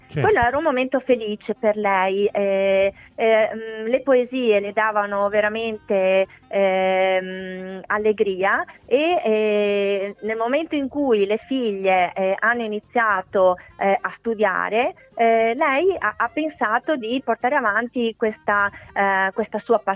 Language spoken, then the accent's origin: Italian; Veneto, Italy; born there; sono nata in Polesine, è la mia terra, sono le mie radici.